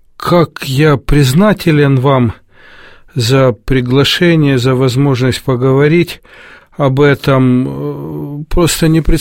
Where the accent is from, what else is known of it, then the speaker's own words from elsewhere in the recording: Novorossiysk, Krasnodar Krai, Russia; born there; В прямом смысле слова, я родился в Новороссийске.